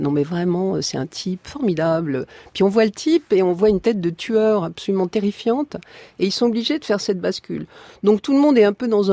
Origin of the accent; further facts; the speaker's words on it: Morocco; Et moi, je dirais que ça commence avec mon enfance au Maroc